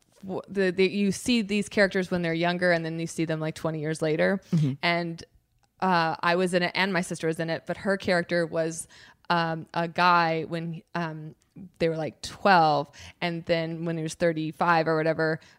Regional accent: Chicago, Illinois, United States; I'm from the Chicago area, that's where I went to college

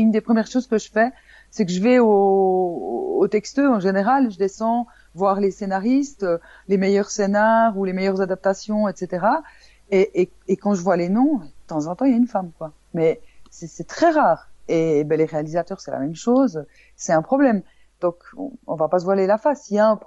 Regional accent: Switzerland; en plus je venais de Suisse, ce qui faisait qu'avec ça tu faisais d'une pierre trois coups, tu avais quelqu'un qui venait de l'étranger

